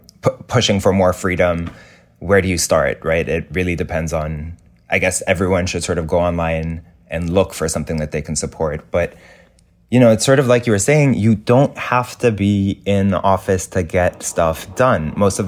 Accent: Lebanon; growing up in Lebanon

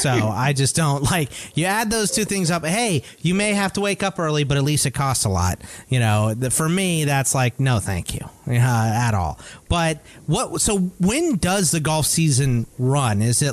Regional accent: Texas, United States; now in Arizona, United States; I'm from Texas. I live in Arizona. Everyone's surprised I'm not armed to the teeth.

